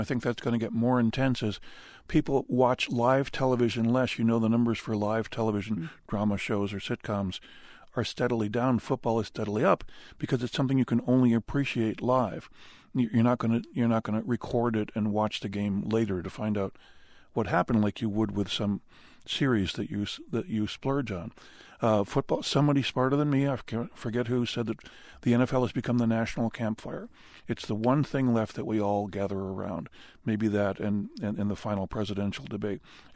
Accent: Buffalo, New York, United States; I grew up in Buffalo, New York, and like all true sons of Buffalo, I died 1,000 deaths during the 4 straight Super Bowl losses.

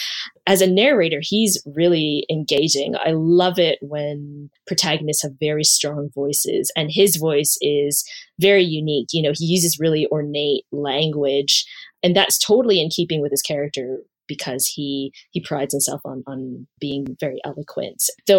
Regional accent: Canada; I'm Chinese Canadian.

